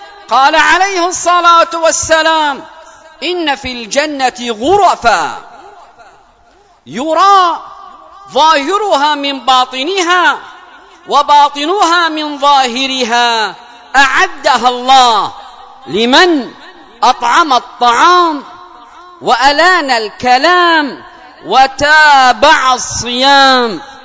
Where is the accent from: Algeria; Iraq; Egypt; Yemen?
Yemen; اللهم احفظ بلادنا اليمن